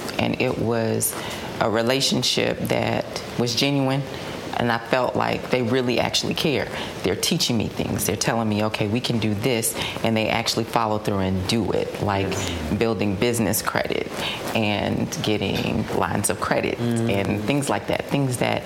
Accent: Decatur, Georgia, United States; now in Atlanta, United States; I'm a fashion designer, based right here in Atlanta, born and raised in Decatur.

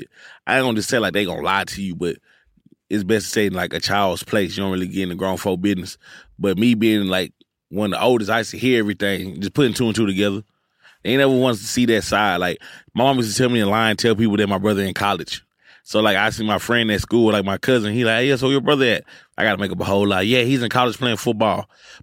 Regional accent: Houston, Texas, United States; You know, I'm from Houston, bro. We be dealing with triple digits, 111, 110, goddamn, for like 70% of the year.

